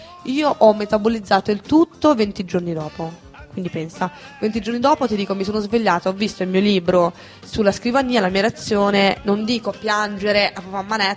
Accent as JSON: {"language": "Italian", "town": "Milan", "region": "Lombardy", "country": "Italy", "tie": "born there", "said": "non sono nata negli anni 60, Milano, comunque sì, sono nata a Milano."}